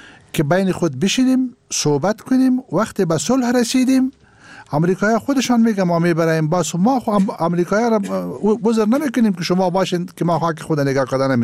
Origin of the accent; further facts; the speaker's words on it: Afghanistan; ما یک افغان هستم و مسلمان وطن پرست و یک نسیونالیست افغانی هستیم